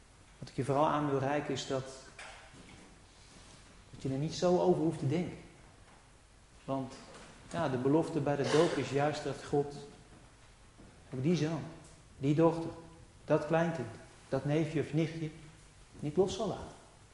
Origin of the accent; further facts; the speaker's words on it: The Hague, South Holland, Netherlands; Ik kwam uit Schilderswijk